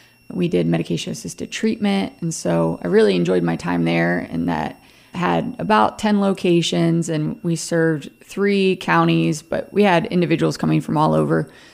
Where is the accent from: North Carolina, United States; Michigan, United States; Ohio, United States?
Ohio, United States; Ashland; I was familiar with Wayne and Holmes because I grew up in Ashland. I live in Ashland.